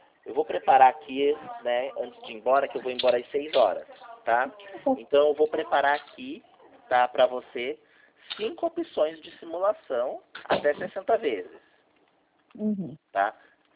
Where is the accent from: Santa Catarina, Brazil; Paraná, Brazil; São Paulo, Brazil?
Paraná, Brazil; Curitiba; É que eu sou de Curitiba